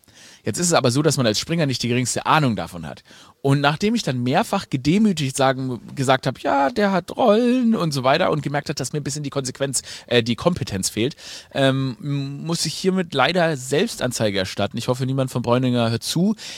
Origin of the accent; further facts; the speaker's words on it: Stuttgart, Baden-Württemberg, Germany; Ich bin in Stuttgart aufgewachsen